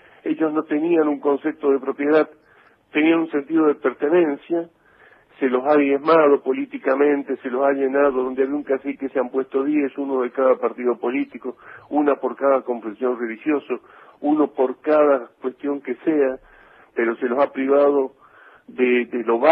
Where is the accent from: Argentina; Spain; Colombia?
Argentina; lo único que importa es que somos argentinos